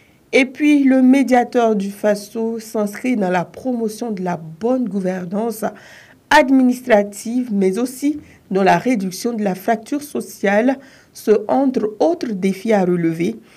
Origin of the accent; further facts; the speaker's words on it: Chad; Hors de chez nous au Tchad